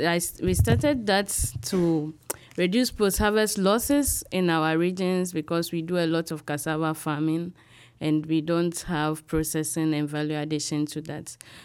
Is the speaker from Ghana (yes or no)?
yes; Ghana; I'm from Ghana. And Ghana is actually the gateway to Africa.